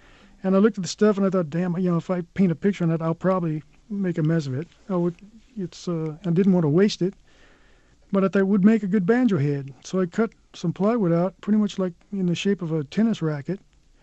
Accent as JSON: {"language": "English", "region": "California", "country": "United States", "said": "I come from Southern California, and to be told that you'll never surf again is pretty much a death sentence."}